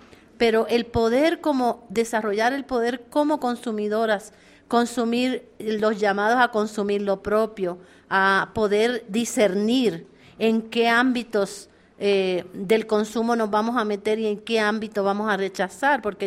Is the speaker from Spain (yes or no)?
no; Puerto Rico; como digo yo como puertorriqueña